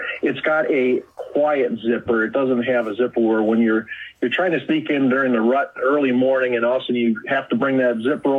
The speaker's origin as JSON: {"language": "English", "region": "Wisconsin", "country": "United States", "said": "I'm from Wisconsin. I understand what our neighbors want and need."}